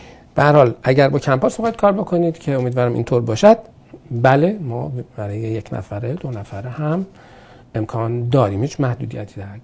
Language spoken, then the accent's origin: Persian; Iran; چون من وکیل ایرانی هستم